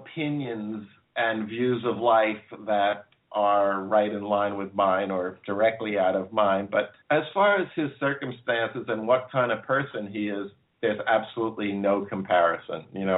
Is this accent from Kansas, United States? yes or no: no; New York City, New York, United States; I grew up in Queens.